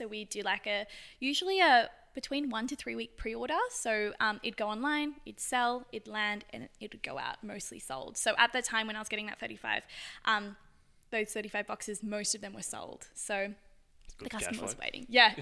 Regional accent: New South Wales, Australia; And I guess growing up on the Eastern Beaches, I was like quite, I saw a lot of trends

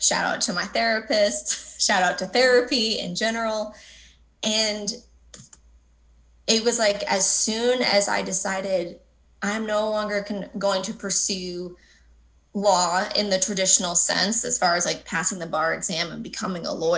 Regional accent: United States; now in Paris, France; You know, I'm already American in Paris.

